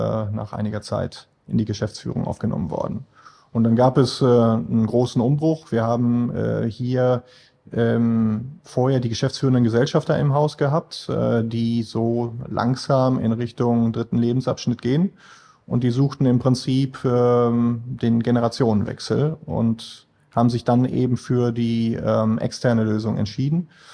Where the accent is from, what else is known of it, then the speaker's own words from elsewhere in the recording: Essen, North Rhine-Westphalia, Germany; Wohnt tue ich sogar im Ruhrpott in Essen. Ja. Also man könnte sagen, im weiteren Sinne Nordrhein-Westfalen ist schon meine Heimat.